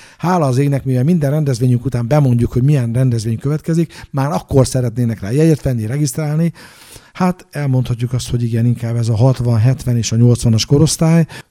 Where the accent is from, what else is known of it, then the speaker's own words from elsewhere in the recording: Nyíregyháza, Szabolcs-Szatmár-Bereg, Hungary; Én ugye tőzsgyekeres nyíregyháziként elég sokat járkálok, főleg gyalog így a belvárosba